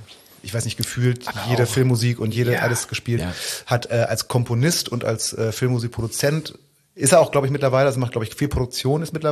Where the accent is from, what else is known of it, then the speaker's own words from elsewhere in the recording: Braunschweig, Lower Saxony, Germany; aus meiner Heimatstadt Braunschweig.